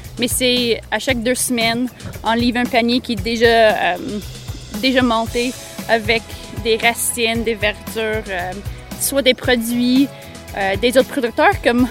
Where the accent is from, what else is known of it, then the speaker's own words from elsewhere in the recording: Manitoba, Canada; moi, j'ai grandi au Manitoba. Donc, on n'est pas natif de la région.